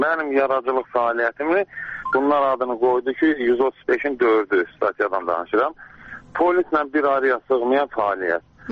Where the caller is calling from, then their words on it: Göygöl, Göygöl District, Azerbaijan; Göygöl, Xanlar, keçmiş Xanlar.